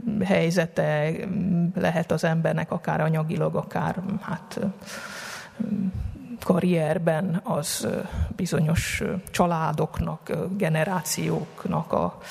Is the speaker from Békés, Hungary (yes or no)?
no; Budapest, Hungary; amikor én még budapestiként szórványba kerültem